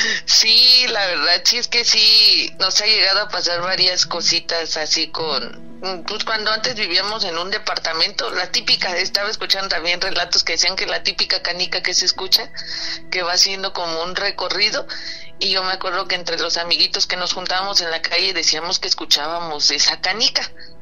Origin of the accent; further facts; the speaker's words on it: Morelia, Michoacán, Mexico; Yo soy de Morelia